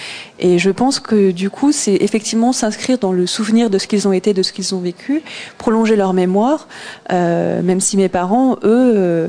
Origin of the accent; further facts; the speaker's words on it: France; born there; mes parents sont d'origine vietnamienne. Enfin, d'ailleurs, ils sont arrivés en France dans les années 60. Moi, je suis née en France. Je suis allée au Vietnam, mais bon, je suis quand même à 90% française, on va dire.